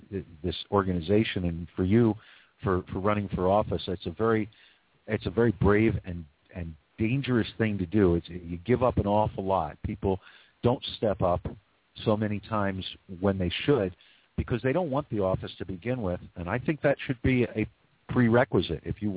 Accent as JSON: {"language": "English", "town": "Philadelphia", "region": "Pennsylvania", "country": "United States", "tie": "born or raised there", "said": "but I grew up in Philly in a mixed neighborhood, in Bill Cosby's neighborhood."}